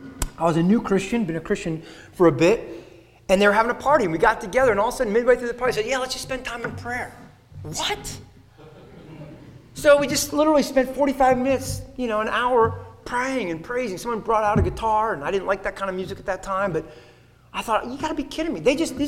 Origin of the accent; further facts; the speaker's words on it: Connecticut, United States; we came down to Baltimore and then went to my hometown of Connecticut.